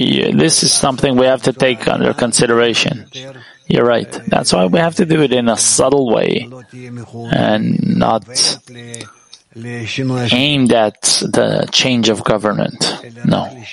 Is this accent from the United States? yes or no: no; Belarus; I was born in Belarus. I lived there. I grew up there. I know this country.